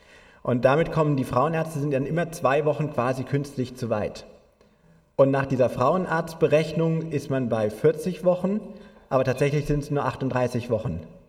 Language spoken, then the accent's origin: German; Germany; Also ja, ich bin ja auch Deutscher.